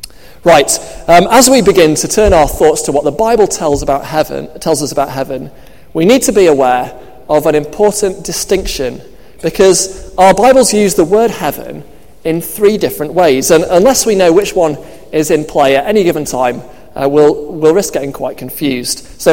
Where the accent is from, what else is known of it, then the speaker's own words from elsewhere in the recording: Manchester, North West England, United Kingdom; I can only assume that she must have paid a visit to my hometown of Manchester shortly before writing that song to get some inspiration.